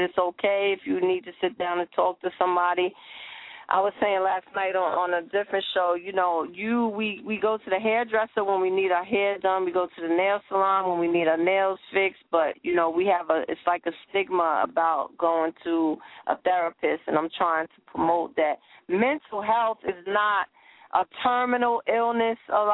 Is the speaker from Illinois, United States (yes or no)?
no; Teaneck, New Jersey, United States; He bought a gas station in Teaneck, New Jersey, and we had a nice, you know, life. We grew up, actually, I grew up in … lived a couple of couple of streets away.